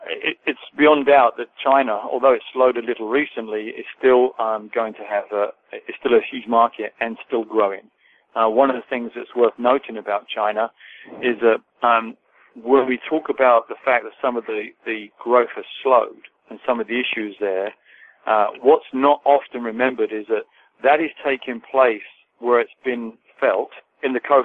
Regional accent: United Kingdom; although I'm British

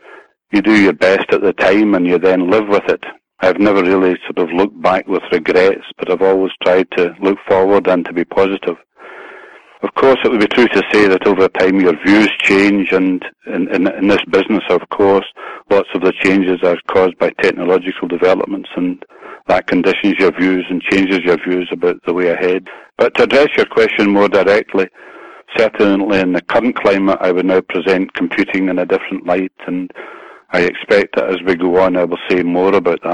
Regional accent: Glasgow, Scotland, United Kingdom; here in Glasgow, which is my hometown.

